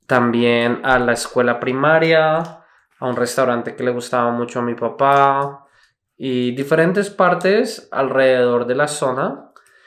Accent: Houston, Texas, United States; born there; Bueno, nací en Houston. No soy de Houston. Y la primera vez que he ido a Houston desde que nací, que fue hace 36 años, fue el fin de semana pasado.

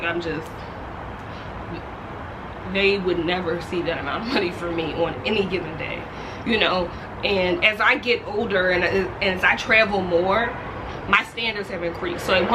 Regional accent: Philadelphia, Pennsylvania, United States; I don't got no problem with the hood, no problem with the ghetto. I'm from Philly.

